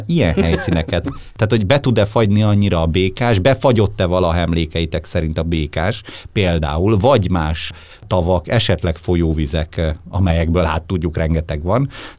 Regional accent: Hungary; nekem még kedvelt szórakozásom volt a Bársonyos patakban, ahol én felnőttem

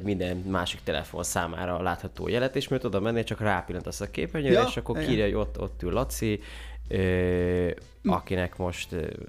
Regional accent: Hungary; now in Budapest, Hungary; mindannyian vidékiek vagyunk, ott meg azért egy kicsit úgy nőttünk fel, gondolom, vagy én legalábbis

